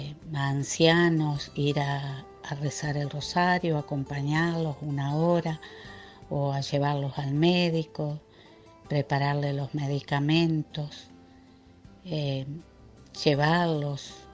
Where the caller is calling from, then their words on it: Chajarí, Entre Ríos, Argentina; de Chajarí.